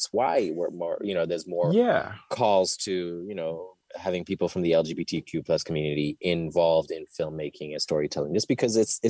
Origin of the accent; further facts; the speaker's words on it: Ethiopia; I grew up in Ethiopia. It's next to Somalia.